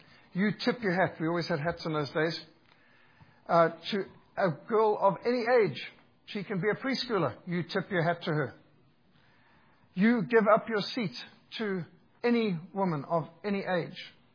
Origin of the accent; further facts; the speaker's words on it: Zimbabwe; I was brought up in Rhodesia, one of the last British colonies. I received the old style education.